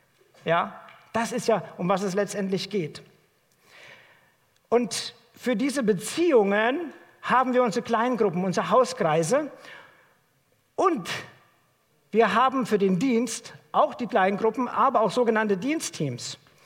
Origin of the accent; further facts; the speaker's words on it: Hesse, Germany; moved away as an adult; now in Dresden, Germany; Ich selbst bin vor vielen Jahren nach Dresden gekommen. Ich komme ursprünglich aus Hessen und bin dann durch das Studium hierher gezogen